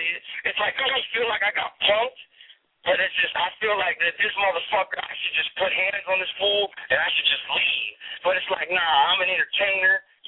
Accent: West Coast, United States; People, I guess they talk to me because I'm from the West Coast and blah, blah, blah, blah.

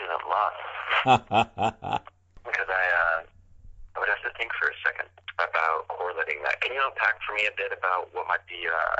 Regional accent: Ohio, United States; now in Brooklyn, United States; although I do reside in Brooklyn, I'm originally from, I hail from Ohio, Ohio. So I have Midwestern roots.

